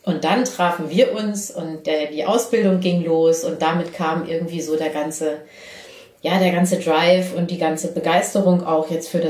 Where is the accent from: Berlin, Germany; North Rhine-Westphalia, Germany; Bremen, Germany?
Berlin, Germany; wir kommen ja beide aus Berlin